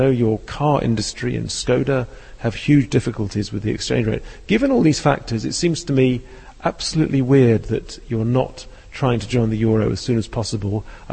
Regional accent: United Kingdom; I come from Britain, and Britain, of course, like the Czech Republic, is not in the Euro.

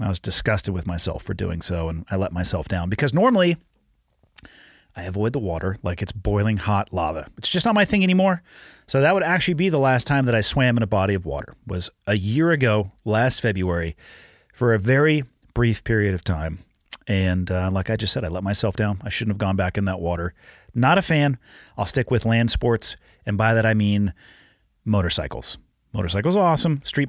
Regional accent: Santa Cruz, California, United States; I was born and raised in Santa Cruz. I was in the water all the time.

